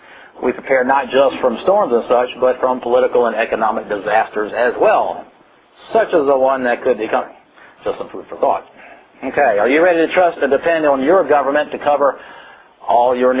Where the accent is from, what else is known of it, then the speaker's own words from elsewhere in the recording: Virginia, United States; I'm from Virginia, so we have the hurricane events.